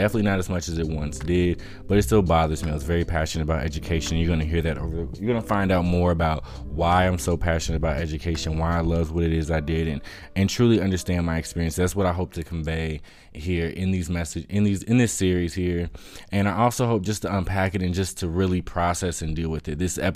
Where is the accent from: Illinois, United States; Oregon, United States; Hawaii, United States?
Illinois, United States; Chicago; So I was born in Chicago, the Chicago area. I moved around quite a bit during the elementary years, in between like the South Side and the West Side, the suburbs, all over really.